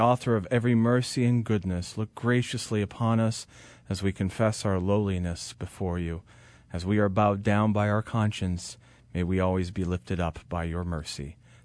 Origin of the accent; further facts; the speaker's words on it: Kentucky, United States; one of the things I know that's happening in my home state where I grew up in Kentucky